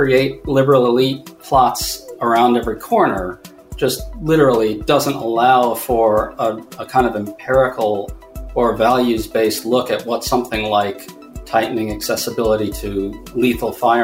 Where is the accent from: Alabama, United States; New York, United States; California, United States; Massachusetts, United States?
New York, United States; New York City; I grew up in Lower Manhattan and Greenwich Village, actually. In those days, it was a little bit different than it looks now.